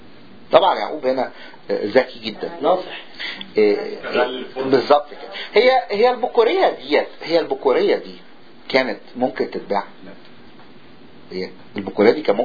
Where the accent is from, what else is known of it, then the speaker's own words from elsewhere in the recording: Upper Egypt, Egypt; الفكرة دي لسه موجودة لغاية دلوقتي عندنا في الصعيد في مصر